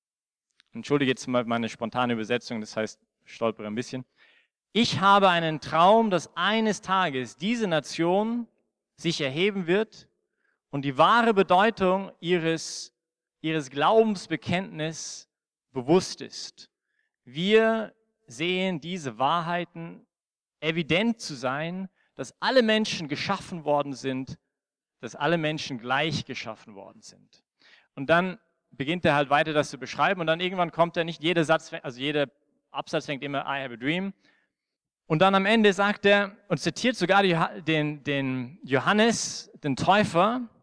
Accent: Canada; German is a second language; now in Austria; ich bin Kanadier.

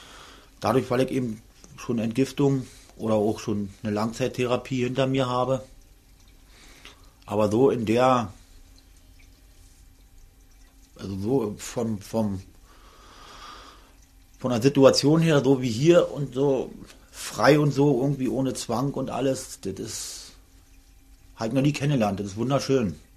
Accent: Brandenburg, Germany; weil ich auch auf dem Land groß geworden bin bei Potsdam und so

